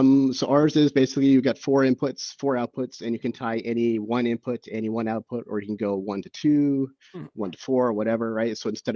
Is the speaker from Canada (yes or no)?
yes; Vancouver, British Columbia, Canada; We're from Vancouver. So we like to name everything Vancouverized things.